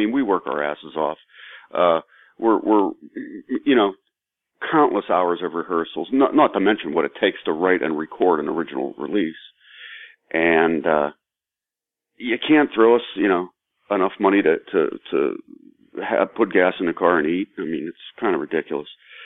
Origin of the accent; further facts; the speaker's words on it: Hermitage, Pennsylvania, United States; No, I'm originally from Hermitage, PA, which is about 85 miles north of Pittsburgh.